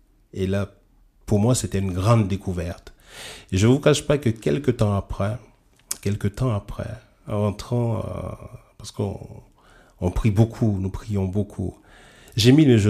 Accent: Guadeloupe, France; Donc je suis originaire donc de la Guadeloupe.

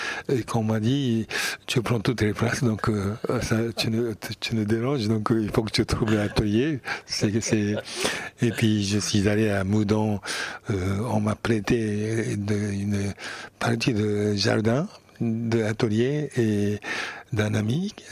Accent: Niigata, Japan; born there; French is a second language; Je suis né à la ville qui s'appelle Niigata. C'est où je suis né, c'est à 30 km de la mer et 10 km, 20 km de la montagne. Donc je suis né entre la mer et la montagne.

